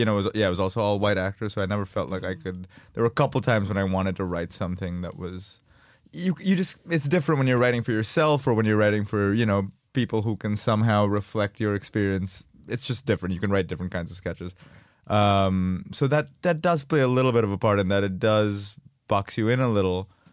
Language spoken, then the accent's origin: English; India; now in United States; since I grew up in India, but since being in America